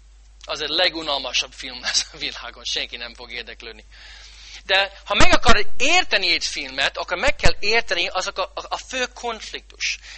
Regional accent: St. Louis, Missouri, United States; Hungarian is a second language; én Amerikában nőttem fel, és Magyarországon, Békés megyén, egy kis faluban, kis városban, én egy 2 millió fős városban nőttem fel, Szent Louisban.

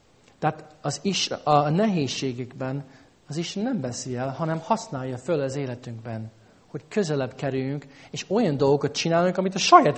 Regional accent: United States; moved away as an adult; now in Hungary; Amerikában nőttem fel, tudnék felsorolni egy pár dolgot, amit nehéz

